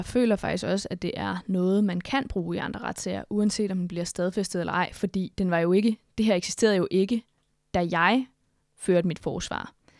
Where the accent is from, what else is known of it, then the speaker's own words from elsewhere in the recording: Skælskør, Zealand, Denmark; Nu kommer jeg fra Skelskør, hvor der er et firma, der udleder en masse oliespildevand i havet.